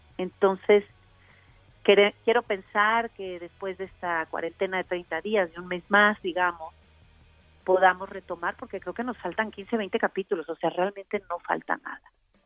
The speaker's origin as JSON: {"language": "Spanish", "country": "Mexico", "said": "desahogarme, primero como mexicana, como mamá, como mujer"}